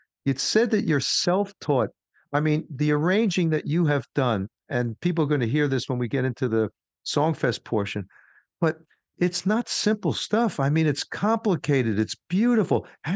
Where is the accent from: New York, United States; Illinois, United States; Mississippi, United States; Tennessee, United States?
New York, United States; Queens; which is fine with me because I'm from Queens.